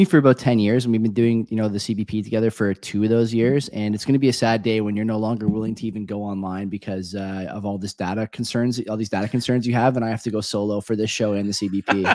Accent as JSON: {"language": "English", "country": "Canada", "said": "I'm not going anywhere. We're Canadian."}